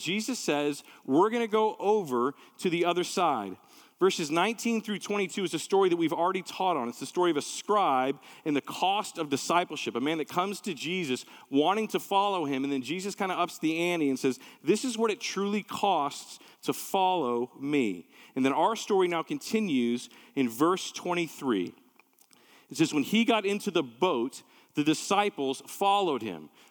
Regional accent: Texas, United States; I'm a kid from Texas, right? I grew up on boats. My dad loved to fish, and we water skied as a family growing up, and we came from like Lake Texoma and Lake Ray Hubbard, these big, gigantic lakes, right?

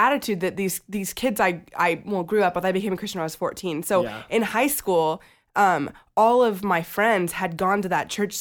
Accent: California, United States; I grew up in Southern California.

